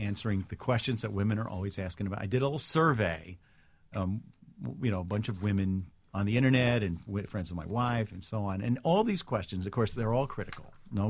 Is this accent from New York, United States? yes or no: yes; Armonk, New York, United States; When I was growing up in Armonk, New York, I was in the Armonk Little League for years, and no parents came.